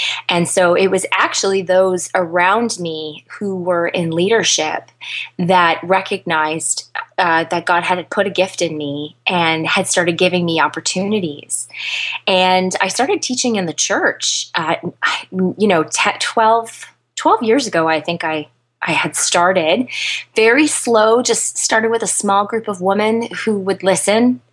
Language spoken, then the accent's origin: English; Canada; And because I'm Canadian, it was glorious.